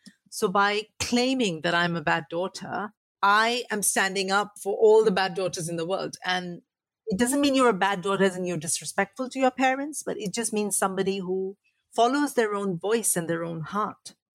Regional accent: India; now in United Kingdom; my experiences growing up in India, coming to the UK, navigating these two cultures

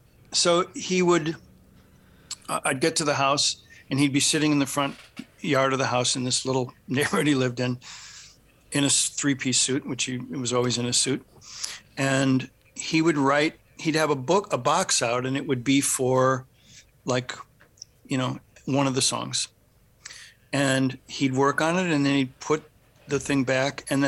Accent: Midwest, United States; I'm a Midwesterner and I need to fish and I need seasons.

